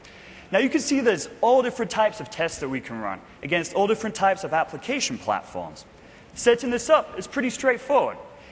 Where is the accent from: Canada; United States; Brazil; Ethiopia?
United States; Seattle, Washington; Now, being that I come from Seattle, I am, of course, selling coffee.